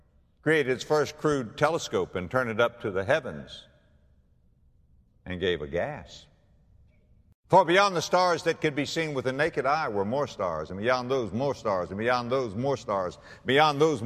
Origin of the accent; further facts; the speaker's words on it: West Palm Beach, Florida, United States; just go, go to my hometown of West Palm Beach, Florida, cross the bridge, go over to Palm Beach